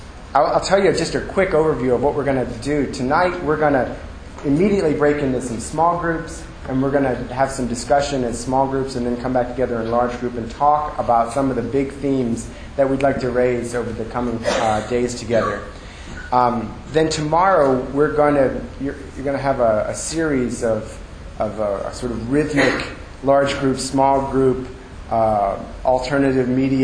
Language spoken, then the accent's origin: English; Florida, United States; I grew up in North Florida, loved being outside, never thought about the connection between faith and the outdoors and my experience of God's creation. I was very much a true red-blooded Southerner in my politics and my outlook on life and my religion.